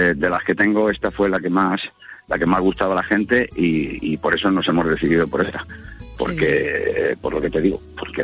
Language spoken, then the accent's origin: Spanish; Aranjuez, Community of Madrid, Spain; now in Denia, Spain; yo soy de Aranjuez.